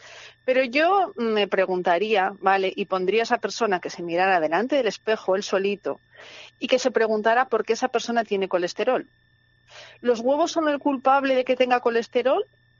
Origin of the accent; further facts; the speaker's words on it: Huesca, Aragon, Spain; Digo Huesca porque como soy de Huesca, ese sí